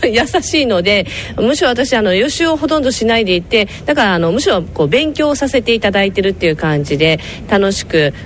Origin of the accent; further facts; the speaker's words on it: Okinawa, Japan; その私沖縄出身なので、